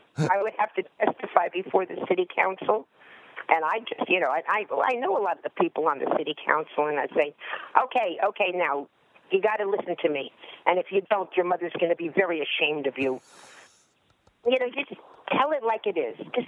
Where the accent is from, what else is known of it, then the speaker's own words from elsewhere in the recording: Bronx, New York, United States; I'm from the Bronx. What can I tell you?